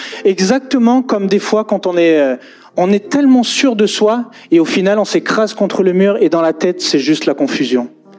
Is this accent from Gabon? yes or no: no; United States; French is a second language; Ok, eye contact, je ne sais plus en français. Je viens des États-Unis.